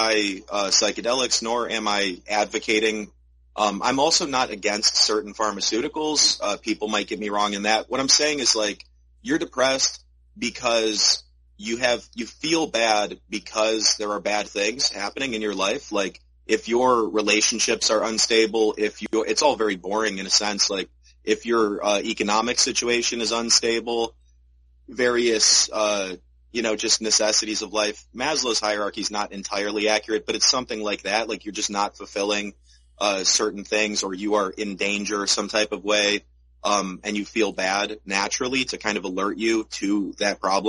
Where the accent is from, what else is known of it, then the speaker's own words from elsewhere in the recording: Ohio, United States; Like, I'm from Ohio, I'm not going to give particular coordinates exactly